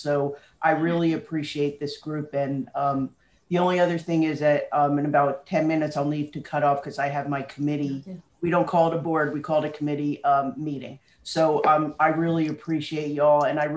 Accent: New Jersey, United States; now in Fort Worth, United States; Okay, so I'm originally from Metro West, New Jersey. Ended up in Texas for grad school. Went back to New Jersey and it never took, so I came back to Texas.

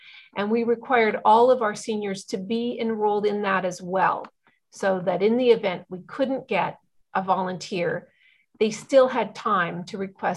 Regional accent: Canada; now in United States; I don't know if that exists in Canada, even though I'm a Canadian.

